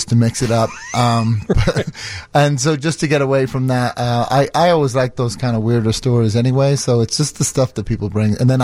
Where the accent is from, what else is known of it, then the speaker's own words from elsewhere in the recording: Northern Ireland, United Kingdom; also born or lived in London; now in Chicago, United States; I grew up in the north of Ireland and London, so my accent's kind of all over the place.